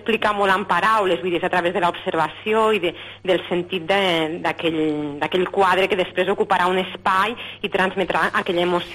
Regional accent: Vilaller, Catalonia, Spain; soc nascuda a Vilaller. Vilaller és un poblet molt, molt maco

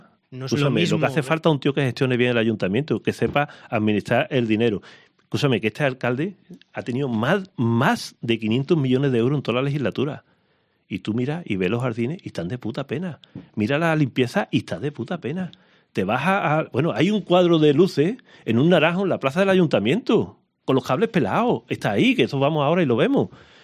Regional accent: Seville, Andalusia, Spain; Yo soy sevillano y yo he beneficiado a Extremadura, ¿eh?

